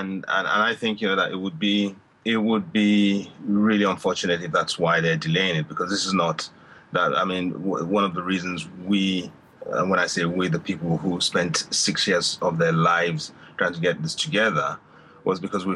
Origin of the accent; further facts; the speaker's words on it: Nigeria; I'm Nigerian myself. I'm Yoruba.